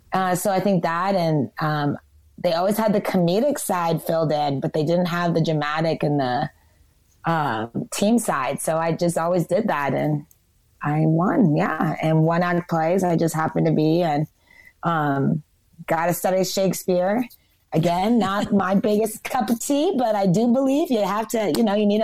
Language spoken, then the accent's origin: English; South Dakota, United States; And I come from South Dakota. So like a lot of ignorance, racism, you know, good people, but borderline ignorant and stuff.